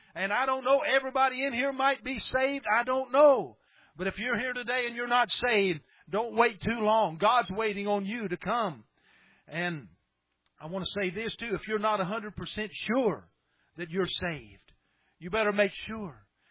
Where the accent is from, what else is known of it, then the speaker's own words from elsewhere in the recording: Kentucky, United States; Boy, I tell you, I'm from Kentucky. I like food, and I appreciate whoever did that.